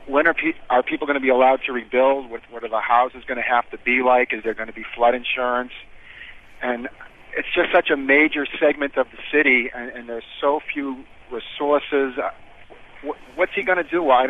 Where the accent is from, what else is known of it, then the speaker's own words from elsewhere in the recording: Malden, Massachusetts, United States; now in New Orleans, United States; I'm originally from Malden, and I have a house in Gentilly, which was under about 8 feet of water.